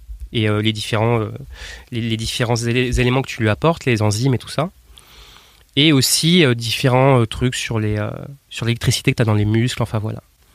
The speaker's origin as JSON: {"language": "French", "town": "Nantes", "region": "Pays de la Loire", "country": "France", "said": "moi je viens de France, née à Nantes"}